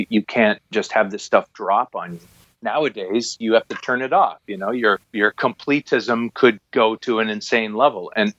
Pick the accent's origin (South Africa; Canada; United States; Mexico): Canada; because we're Canadian, we don't have a big full sense of ourselves